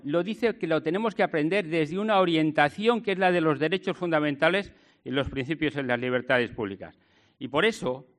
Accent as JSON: {"language": "Spanish", "town": "Cebreros", "region": "Castile and León", "country": "Spain", "said": "pero que tenemos el orgullo, los que somos de Cebreros"}